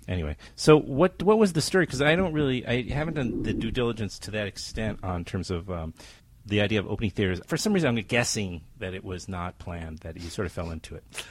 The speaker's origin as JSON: {"language": "English", "region": "New York", "country": "United States", "tie": "born or raised there", "said": "Well, growing up in New York, man, in the 70s, you know, this is what we did."}